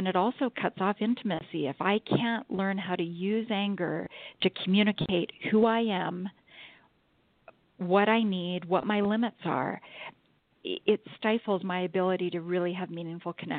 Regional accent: Canada; I'm from Canada. I was in Calgary, Alberta

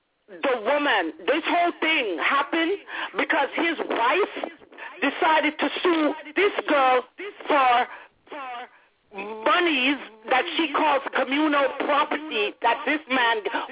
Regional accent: Jamaica; I'm Jamaican, and in the Jamaican culture, you are weaned on the premise that nothing black is too good.

